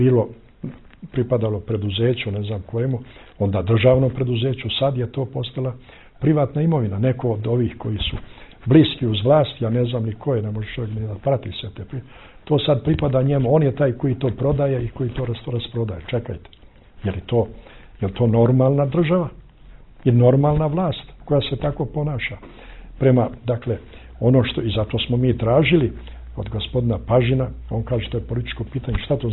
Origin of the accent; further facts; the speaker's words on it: Morača, Kolašin Municipality, Montenegro; ja sam iz Morača. Manastir Morača ima divnu zemlju oko manastira